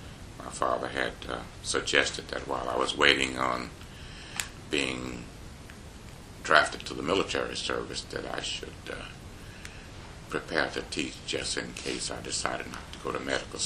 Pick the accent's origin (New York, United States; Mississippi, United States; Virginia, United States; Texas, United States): Mississippi, United States; Cary; I'm from Mississippi. I grew up in a small town called Cary, Mississippi, which is in Sharkey County.